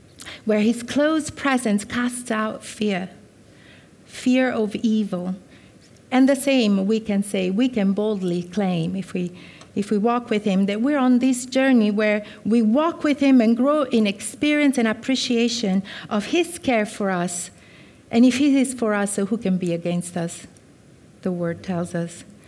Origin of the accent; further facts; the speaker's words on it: Italy; I was brought up in Italy in a Catholic household